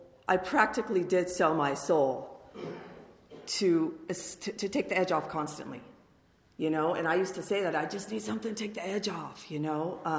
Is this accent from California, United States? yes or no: yes; Palmdale, California, United States; And I grew up right here in Palmdale.